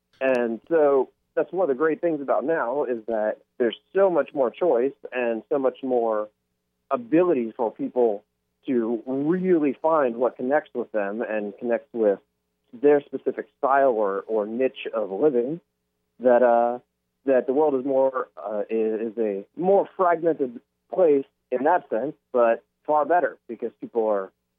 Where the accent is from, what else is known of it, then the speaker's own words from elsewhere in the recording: Tampa, Florida, United States; correct, and actually I'm from Tampa originally.